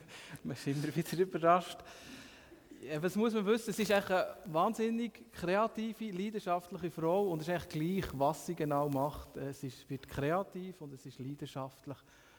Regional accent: Bern, Switzerland; Wir sind die Studie daheim im Seeland.

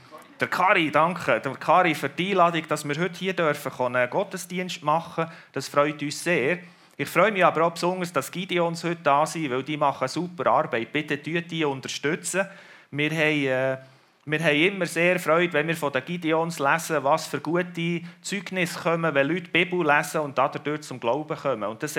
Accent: Australia; German is a second language; Wir sind extra aus Australien angereist. Wir sind Australier, wir wohnen in Australien. Allerdings bin ich in Goldiville oben aufgewachsen und darum kann ich noch ein bisschen Deutsch.

